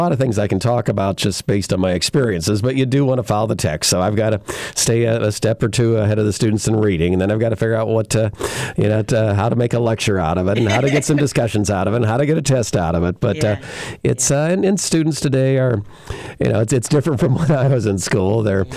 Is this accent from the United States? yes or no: yes; Bloomington, Indiana, United States; born there; But so I was born in Bloomington, and actually, the apartment I've got now is right across the street from where I live from birth to 9 months old or something.